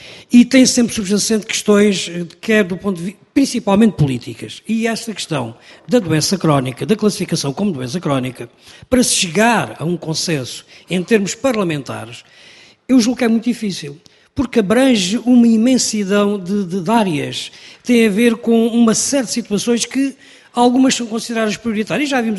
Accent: Alentejo, Portugal; Eu sou do Alentejo

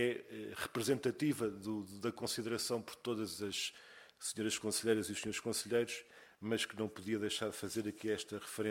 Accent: Portugal; cá estaremos, enquanto portugueses, enquanto país

